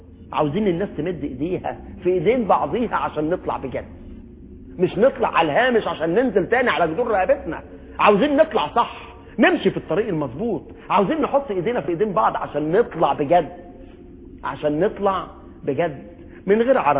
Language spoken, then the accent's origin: Arabic; Egypt; لاننا كمصريين بنحب بلدنا